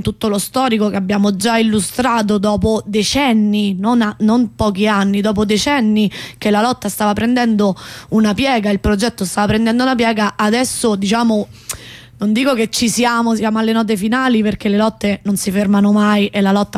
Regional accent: Rome, Lazio, Italy; per noi Roma, e siamo romane, almeno io, è una risorsa anche

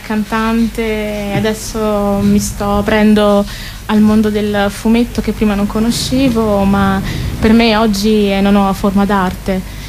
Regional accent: Rome, Lazio, Italy; sono nata e cresciuta a Roma, il mio paese d'origine è la Liberia.

